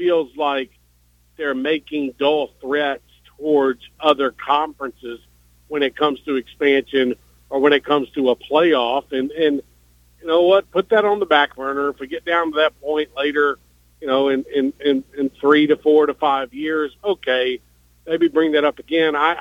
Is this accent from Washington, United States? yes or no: no; Alabama, United States; Well, the Alabama State Trooper already got me right when I got back into my home state.